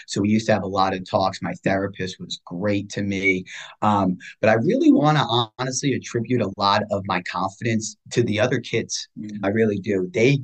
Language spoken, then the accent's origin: English; New York, United States; I'm a kid from New York.